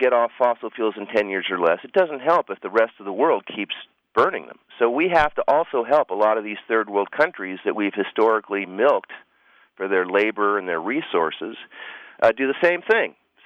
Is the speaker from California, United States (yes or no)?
yes; Los Angeles, California, United States; I grew up in Los Angeles and went to college in San Diego.